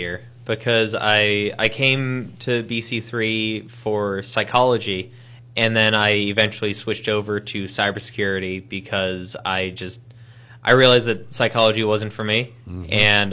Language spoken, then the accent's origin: English; Sarver, Pennsylvania, United States; I went to Freeport. I grew up in Sarver.